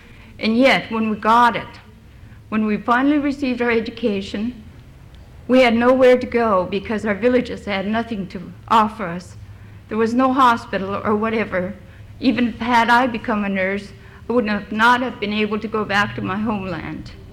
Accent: Kake, Alaska, United States; moved away as an adult; now in Seattle, United States; I'm from Cake, Alaska, originally. I first came to Seattle in 1953, and the reason I came down was because, not because I wanted to give up my homeland

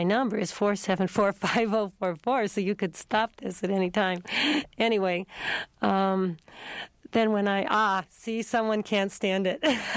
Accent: Edmonton, Alberta, Canada; born there; I was born in Edmonton, Alberta, and both sets of grandparents, one set was a Norwegian grandmother and a Swedish grandfather, and the other grandparents were from Yugoslavia, all immigrated

